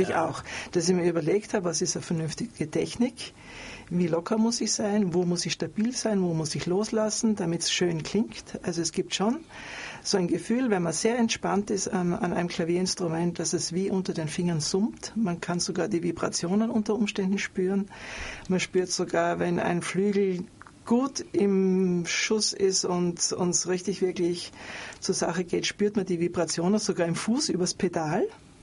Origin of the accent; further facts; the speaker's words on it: Graz, Styria, Austria; Die Steiermark ist meine Heimat. Ich bin in Graz geboren